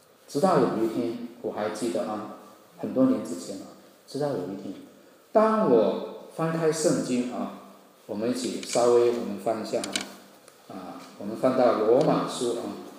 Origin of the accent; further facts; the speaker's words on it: Hong Kong; 我是在一个教会的学校啊，我老家是香港啊，有很多教会的学校